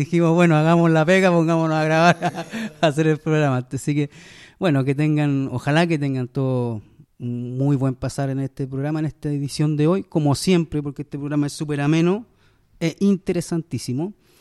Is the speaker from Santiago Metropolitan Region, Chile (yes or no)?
no; Valparaíso, Chile; Y más encima en el corazón de Valparaíso, mi tierra, si yo soy nacido y criado acá.